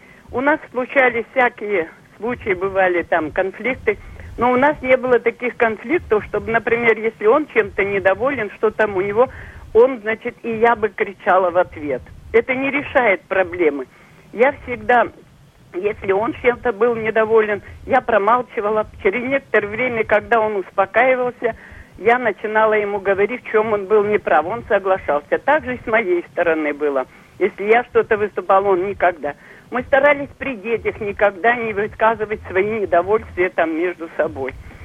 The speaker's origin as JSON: {"language": "Ukrainian", "town": "Zaporizhzhia", "region": "Zaporizhzhia Oblast", "country": "Ukraine", "said": "я із Запорожжя."}